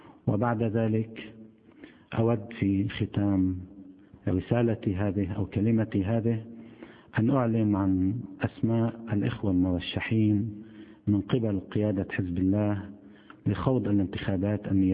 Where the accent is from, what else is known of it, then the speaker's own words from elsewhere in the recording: Lebanon; نحن جميعا كلبنانيين